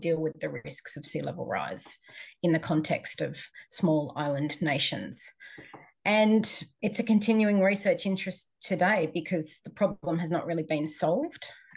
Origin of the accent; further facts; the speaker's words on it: Tuvalu; now in Australia; So even though we're based in Australia, we're part of the Tuvaluan diaspora, but we're also Australian citizens as well as being Tuvaluan citizens.